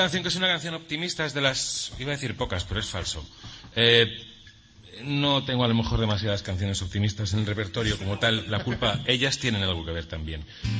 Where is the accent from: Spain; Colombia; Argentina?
Spain; Madrid, Community of Madrid; also born or lived in Alicante; Yo soy de Madrid